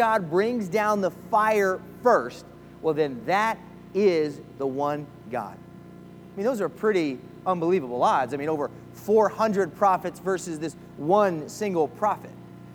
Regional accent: Philadelphia, Pennsylvania, United States; I'm a Philly guy. I'm from Philly.

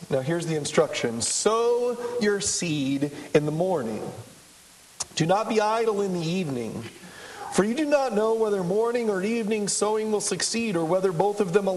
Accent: San Diego, California, United States; I grew up in San Diego, California. We had a little church there close to the coast.

